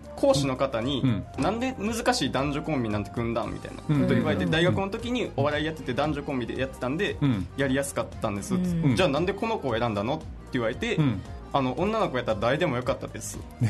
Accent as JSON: {"language": "Japanese", "region": "Hyogo", "country": "Japan", "tie": "born or raised there", "lives_now": "Tokyo, Japan", "said": "僕兵庫県です。"}